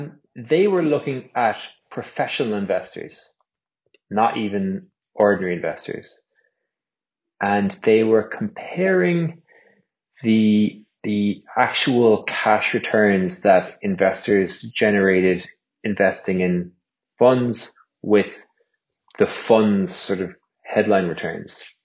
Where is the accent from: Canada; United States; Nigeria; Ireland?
Ireland; been in London at that point for kind of 8-9 years. Felt the owl, tug of the heartstrings, thought it was time to come home back to Ireland. I was working remotely from Ireland for a while